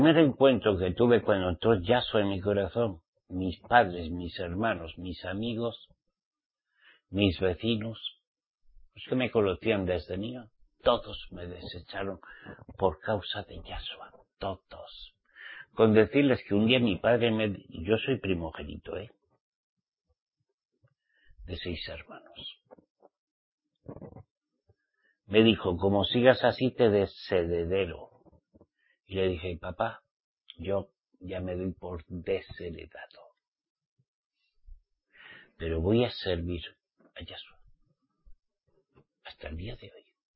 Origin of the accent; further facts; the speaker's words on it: Basque Country, Spain; born there; Yo soy español, nací en España, País Vasco. De papá y de mamá, ok, pero soy israelita